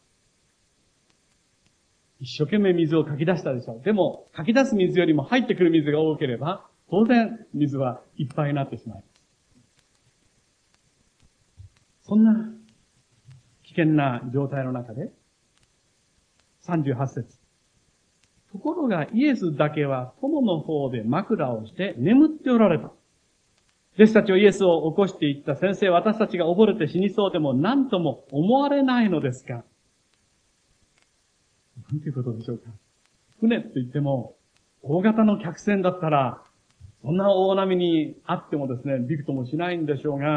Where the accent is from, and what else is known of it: Nakanohama, Kochi, Japan; born or raised there